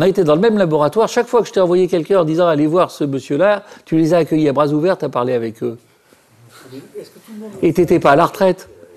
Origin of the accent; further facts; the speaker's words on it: Auvergne-Rhône-Alpes, France; born there; je suis Auvergnat de naissance